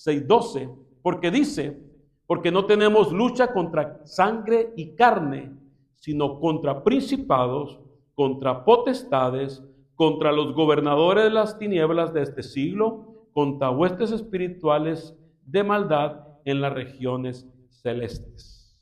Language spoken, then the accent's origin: Spanish; Tijuana, Baja California, Mexico; Yo recuerdo que en mi iglesia donde yo crecí, en Tijuana, en México